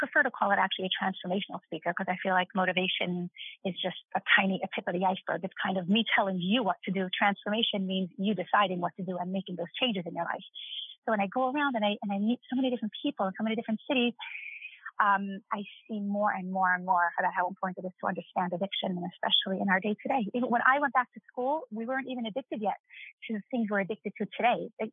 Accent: Brooklyn, New York, United States; moved away as an adult; also born or lived in Israel / Mexico City, Mexico; now in San Diego, United States; I grew up in Brooklyn, New York, in a highly concentrated Orthodox community, got married, moved to Israel, lived there for 7 years, moved to Mexico City. I lived there for 11 years. And about 2 years ago, I moved to San Diego, California.

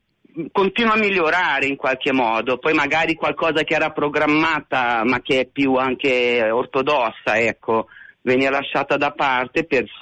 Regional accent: Brazil; Italian is a second language; now in Milan, Italy; Lo dico da brasiliana che vive a Milano da 30 anni

